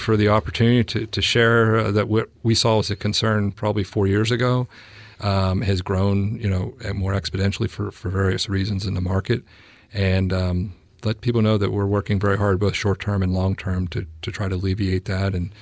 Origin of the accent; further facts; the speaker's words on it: Pennsylvania, United States; You know, we're from Pennsylvania originally, and you know the coal towns were always the company town, the company store, company housing.